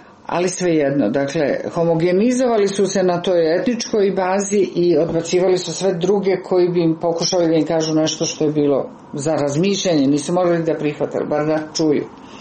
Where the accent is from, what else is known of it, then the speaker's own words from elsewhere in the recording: Belgrade, Serbia; Da, ja sam rođena u Beogradu, živjela sam u tom gradu i jako sam ga voljela.